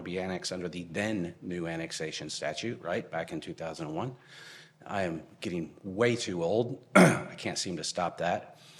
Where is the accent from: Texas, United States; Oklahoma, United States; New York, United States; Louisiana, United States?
Texas, United States; New Braunfels; the city of New Braunfels, my hometown where I grew up, lived there since 1972.